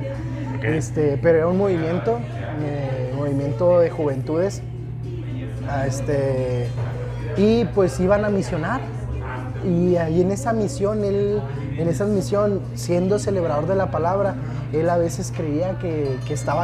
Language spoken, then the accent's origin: Spanish; Chihuahua, Mexico; accent: Chihuahua; also born or lived in Hermosillo; Y desde entonces ya he vivido aquí. Entonces prácticamente soy nacido en Hermosillo y de corazón, o de crianza, chihuahuense.